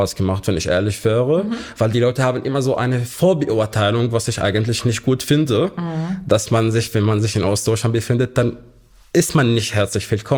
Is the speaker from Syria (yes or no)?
yes; Kafar Böhm, Hama Governorate, Syria; now in Germany; Ich bin in Syrien, in der Hauptstadt Hama, in einer kleinen Gemeinde, die man auf Deutsch jetzt Kafar Böhm nennt, eine christliche Gemeinde. Bin ich dort geboren und aufgewachsen, habe ich die Gemeinde erst verlassen, wo ich nach Deutschland gekommen bin.